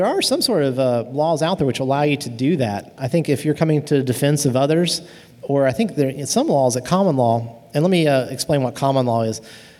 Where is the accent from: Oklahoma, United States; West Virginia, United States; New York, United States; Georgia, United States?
West Virginia, United States; Huntington; So we're from Huntington, West Virginia